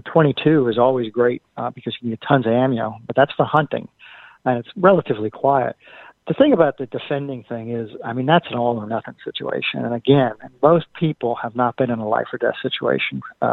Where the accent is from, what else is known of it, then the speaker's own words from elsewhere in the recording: New York City, New York, United States; I grew up in the Bronx.